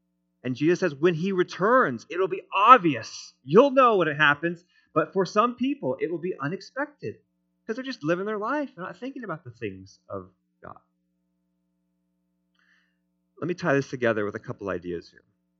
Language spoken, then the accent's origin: English; United States; But as an American, I'm like, we like to rebel against kings and overthrow them.